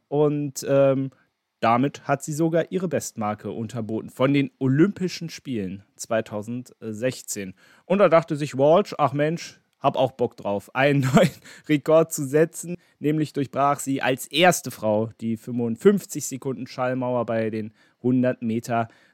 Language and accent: German; Berlin, Germany; Für mich als Berliner